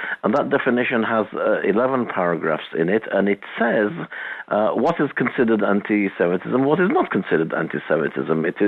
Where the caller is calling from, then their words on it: Calgary, Alberta, Canada; from Calgary.